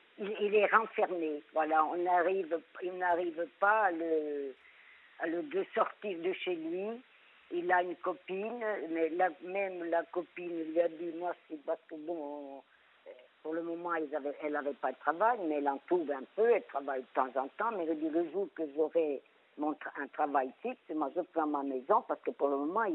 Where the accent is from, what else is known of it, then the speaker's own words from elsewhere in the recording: Corsica, France; Ah, enfin, moi, je suis corse à 100%, moi.